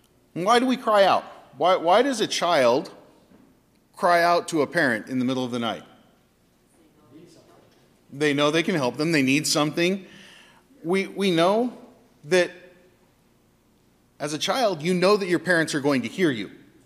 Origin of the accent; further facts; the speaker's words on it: California, United States; I'm growing up in California, earthquake drills.